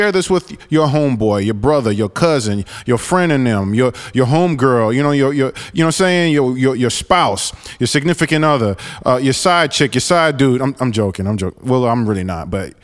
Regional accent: New York, United States; But I think to my core, I'm a New Yorker. I'm a Haitian American. I'm a Haitian Dominican American.

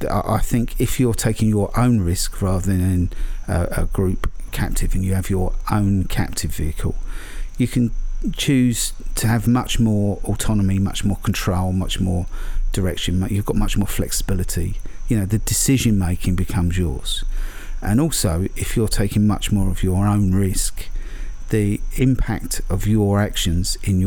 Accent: United Kingdom; Whether I'm a Brit or not, I think the US market is extremely attractive

